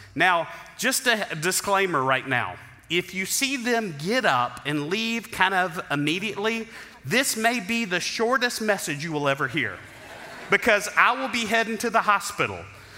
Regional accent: Mobile, Alabama, United States; I grew up in Mobile, Alabama, of all places. I went to the University of Auburn, where I actually have a degree in finance.

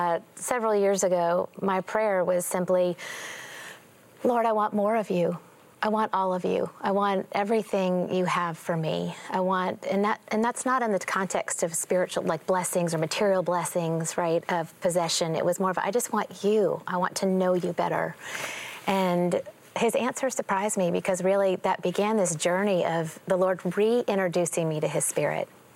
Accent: Israel; I'm from the Promised Land, so it's nice to return.

